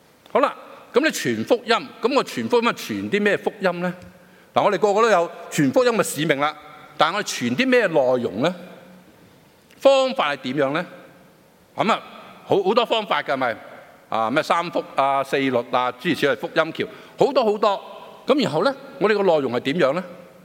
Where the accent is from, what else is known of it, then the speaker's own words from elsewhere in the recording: China; 就是跟我们中国人来讲，跟我们